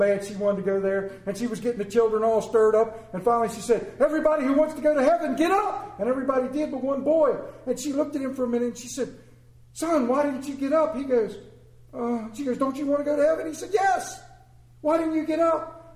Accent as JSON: {"language": "English", "town": "Myersville", "region": "Maryland", "country": "United States", "said": "I'm from Myersville, Maryland. I got a steam engine too."}